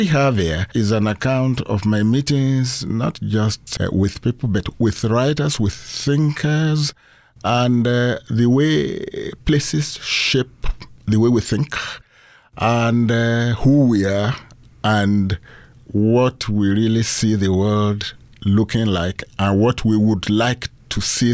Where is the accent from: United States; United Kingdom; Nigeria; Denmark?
Nigeria; many of the things I see in different parts of the world remind me of the things I saw when I was growing up in Nigeria.